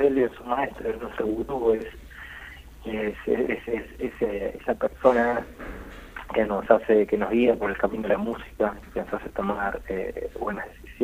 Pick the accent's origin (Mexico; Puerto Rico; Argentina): Argentina; Buenos Aires; De acá de Buenos Aires.